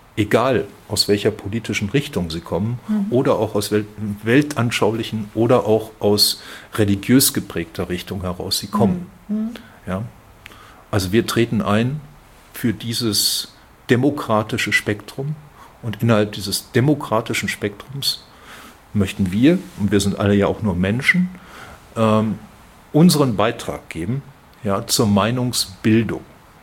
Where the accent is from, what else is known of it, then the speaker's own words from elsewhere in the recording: North Rhine-Westphalia, Germany; born there; Ich bin gebürtiger Westfale, werde das nie ganz ablegen, weil ich auch dickköpfig bin und das sagt man in Westfalen ja so nach.